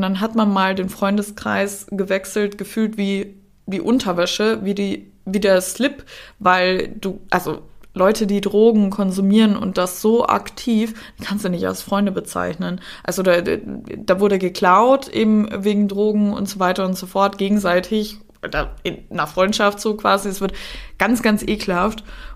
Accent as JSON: {"language": "German", "country": "Austria", "tie": "born there", "also_born_or_lived": "Germany", "said": "Ich bin nämlich in Österreich geboren, habe dann mal in Deutschland gelebt, bin dann zurück nach Österreich, weil ich dachte, Heimat, da komme ich dann an, da werde ich dann glücklich."}